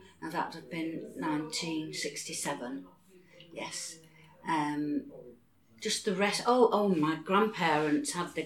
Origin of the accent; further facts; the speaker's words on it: Hull, Yorkshire and the Humber, United Kingdom; I live in Hull. I've always lived in Hull. I was born in East Hull